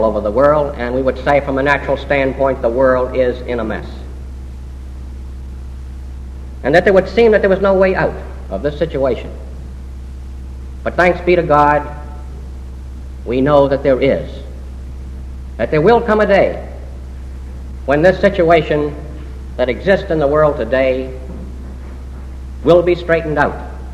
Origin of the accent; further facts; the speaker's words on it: Richmond, Virginia, United States; born there; accent: Southern; That sounds like Southern accent, with you all. But it comes natural because, as you know, I was born in Richmond.